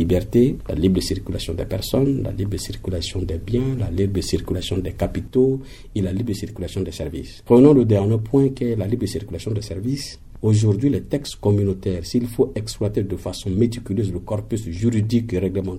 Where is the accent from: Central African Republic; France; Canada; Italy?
Central African Republic; Vous savez, je parle cette fois-ci en tant que centrafricain.